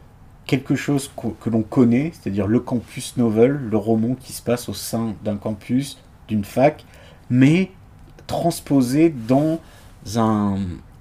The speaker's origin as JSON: {"language": "French", "town": "Antibes", "region": "Provence-Alpes-Côte d'Azur", "country": "France", "tie": "born or raised there", "said": "Antibes, ouais, je suis Antibois."}